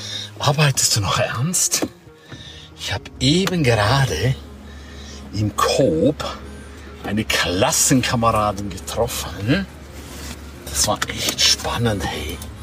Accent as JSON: {"language": "German", "region": "Graubünden", "country": "Switzerland", "first_language": "Romansh", "second_language": "German", "said": "ich hätte jetzt eigentlich rätoromanisch reden können, ja. Meine Muttersprache"}